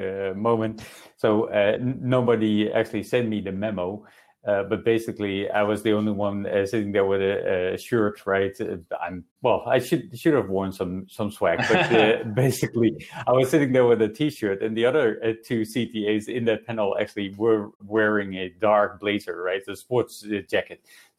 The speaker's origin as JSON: {"language": "English", "country": "Netherlands", "said": "I'm from the Netherlands."}